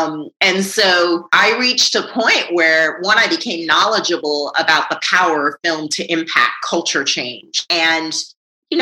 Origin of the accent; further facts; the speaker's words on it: Jamaica; You know, I grew up in Jamaica around a grandmother and elders who told me lots of stories about our history and our culture.